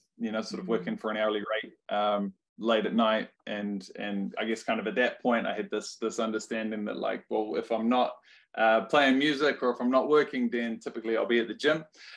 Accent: Wellington, New Zealand; I'm born and raised in Wellington, went to a public school

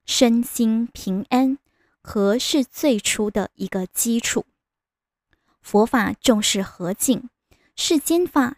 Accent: China; 故宫里有三座主要的建筑，我们中国人称它为金銮殿。

